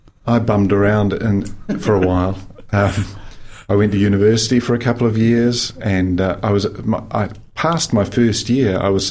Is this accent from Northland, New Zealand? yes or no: no; Roxburgh, Otago, New Zealand; also born or lived in Dunedin; Yeah, I was born in Dunedin. I began my journey in Roxburgh.